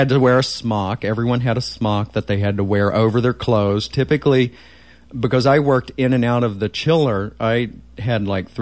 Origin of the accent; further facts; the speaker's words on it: Moorfield, West Virginia, United States; when I was growing up, there was a film. They made a film about my hometown.